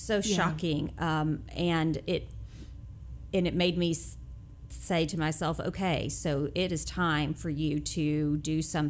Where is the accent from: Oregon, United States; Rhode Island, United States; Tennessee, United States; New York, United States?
Tennessee, United States; Knoxville; No, I grew up in Knoxville, Tennessee.